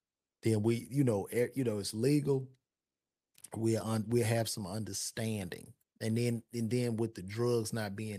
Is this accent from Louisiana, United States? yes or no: no; Chicago, Illinois, United States; and I grew up on the South Side of Chicago, all